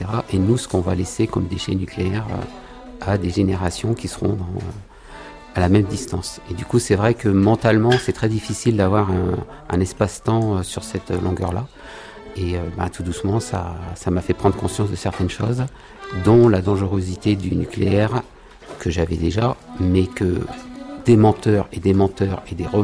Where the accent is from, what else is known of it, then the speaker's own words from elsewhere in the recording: Hauts-de-France, France; je suis picard.